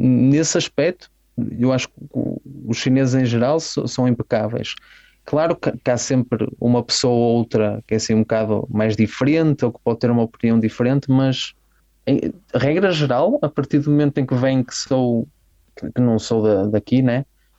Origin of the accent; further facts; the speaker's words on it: Braga, Portugal; moved away; volto a Portugal e começo a ouvir o português mesmo, especialmente chego a Braga e começo a ouvir o meu sotaque, sinto-me em casa, mais à vontade.